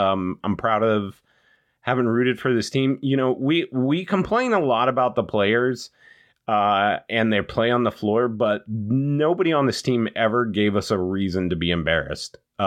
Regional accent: Ohio, United States; I grew up in West Central Ohio, so I remember going down to Cincy for visiting the Cincinnati Zoo.

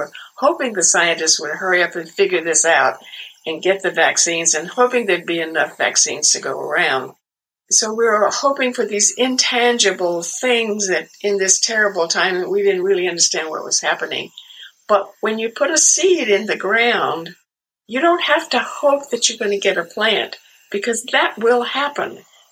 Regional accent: South Carolina, United States; born there; I was born in South Carolina, and both of my parents grew up in a very small town in the rural part of the state where everybody was a farmer and everybody had a vegetable garden.

